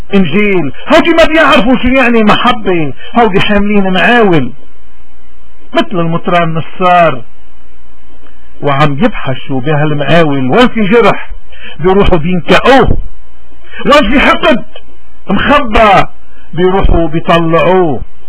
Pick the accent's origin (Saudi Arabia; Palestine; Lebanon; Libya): Lebanon; نحن كلبنانيين وكمسيحيين تحديدا وكمارني بأكثر تحديد، نحن اليوم عنا واجب، واجب وطني وواجب ديني وواجب اخلاقي وواجب انساني